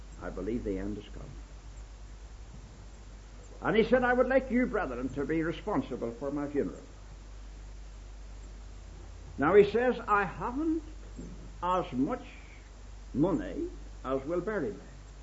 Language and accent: English; Ireland; Of course, I can't help being Irish, and I don't want you to think I'm proud of it. But at least I can't help it.